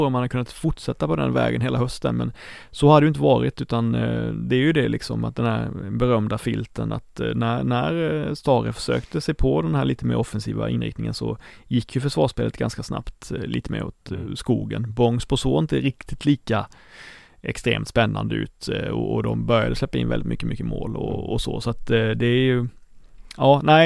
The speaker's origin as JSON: {"language": "Swedish", "region": "Blekinge", "country": "Sweden", "said": "jag kommer från Blekinge"}